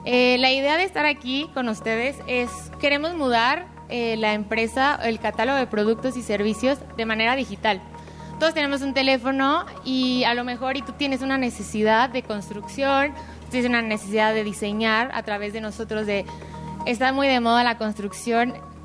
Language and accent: Spanish; Celaya, Guanajuato, Mexico; y pues vengo de Celaya.